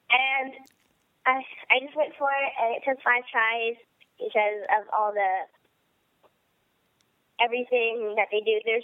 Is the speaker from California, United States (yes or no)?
yes; California, United States; I was born and raised in California.